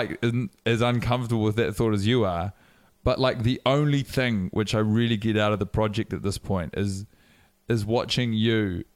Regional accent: Wellington, New Zealand; born there; I was born in Wellington in 1988.

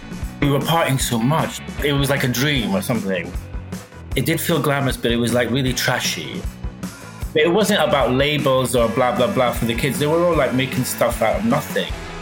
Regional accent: Aberdeen, Scotland, United Kingdom; I grew up in Aberdeen. Well, actually, it was a small village outside Aberdeen.

